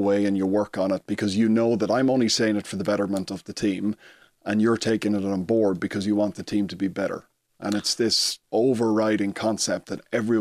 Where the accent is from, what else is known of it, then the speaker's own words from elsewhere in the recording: County Louth, Ireland; You know, I grew up in the Cooley Peninsula, and rugby wasn't that big there.